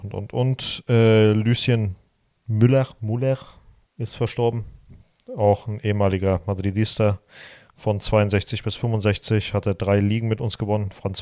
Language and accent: German; Frankfurt, Hesse, Germany; Ich komme aus Frankfurt.